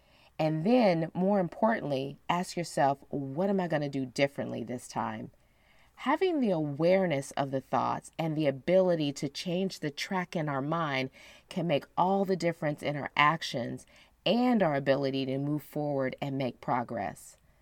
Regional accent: Ohio, United States; At the time I was in Ohio, my hometown, and it was like late October and it was really, really cold.

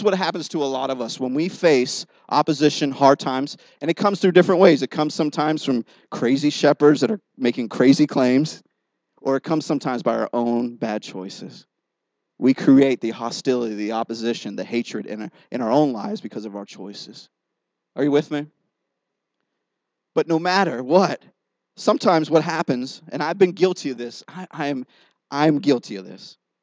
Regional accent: Youngstown, Ohio, United States; Of course, I'm from Youngstown, Ohio, so I don't know.

